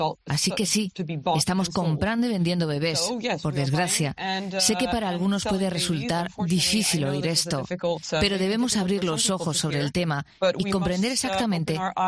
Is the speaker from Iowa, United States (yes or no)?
no; Louisville, Kentucky, United States; born there; busqué Louisville, Kentucky, que es la ciudad en la que nací.